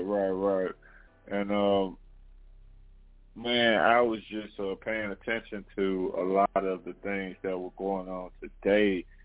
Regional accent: Memphis, Tennessee, United States; I remember people used to tell me growing up in Memphis, man, if you make it in Memphis, you can make it anywhere, right?

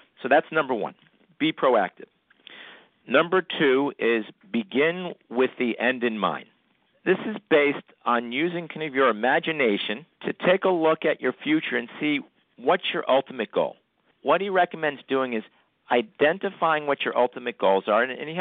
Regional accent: New York, United States; now in New Jersey, United States; I'm from New York, and I live in New Jersey right now. And everybody in New York and New Jersey were fast talkers.

